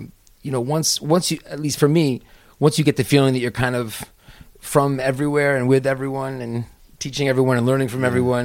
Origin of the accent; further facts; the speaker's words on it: St. Louis, Missouri, United States; moved away as an adult; also born or lived in Boston; I was born in Boston and lived there till I was 8 years old. Then my family, my parents, their jobs changed. We moved to St. Louis. Mm-hmm. So I pretty much feel like I grew up in St. Louis, like my hometown is St. Louis.